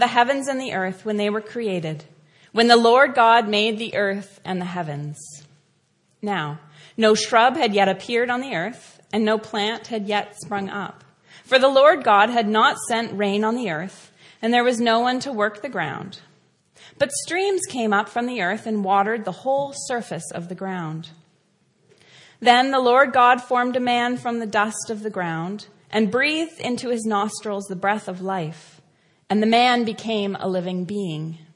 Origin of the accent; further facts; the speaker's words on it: Ontario, Canada; I grew up just east of Toronto. I grew up in the Presbyterian Church.